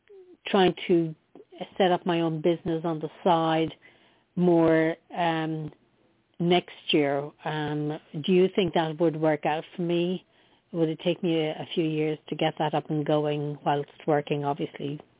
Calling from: New York City, New York, United States; I'm calling from New York City.

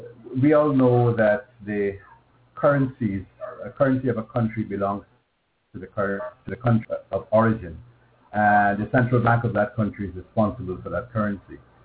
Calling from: Guyana; I'm calling from Guyana in South America, the only English-speaking country in all of South America.

